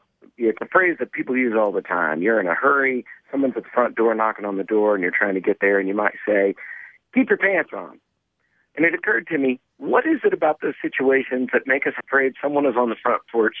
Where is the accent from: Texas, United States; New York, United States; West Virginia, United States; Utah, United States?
Texas, United States; Fort Worth; from Fort Worth, Texas.